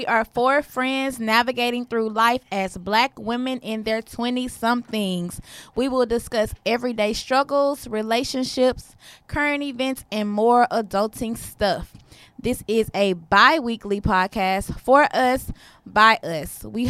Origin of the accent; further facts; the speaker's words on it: Beaumont, Texas, United States; I'm from Big Money, Texas. Me and Raven, we both from Beaumont.